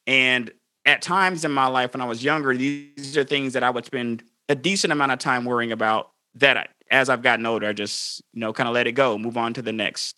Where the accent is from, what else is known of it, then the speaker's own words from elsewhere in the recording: Atlanta, Georgia, United States; I'm from Atlanta, Georgia.